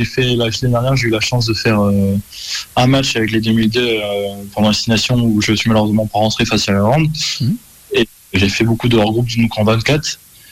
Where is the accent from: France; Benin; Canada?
France; Lorient, Brittany; c'est là où j'ai commencé à Lorient. Ouais. J'ai fait tout mon enfance à Lorient.